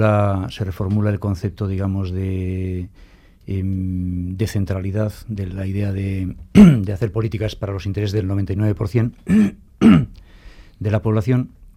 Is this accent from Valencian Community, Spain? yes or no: no; Bermeo, Basque Country, Spain; Soy original de Bermeo.